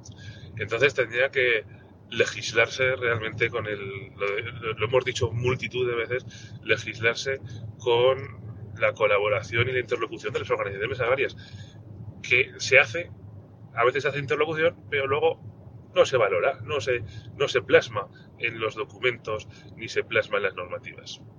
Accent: Aragon, Spain; Los que somos de Aragón, en el Ebro lo vemos, lamentablemente, demasiadas veces.

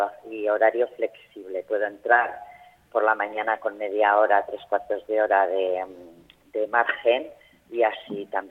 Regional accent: Burgos, Castile and León, Spain; now in Zaragoza, Spain; hace unos años estoy viviendo aquí en Zaragoza. Yo soy de Burgos. Uh-huh. Y he tenido que trasladarme aquí a Zaragoza porque mi centro de trabajo lo cerraron.

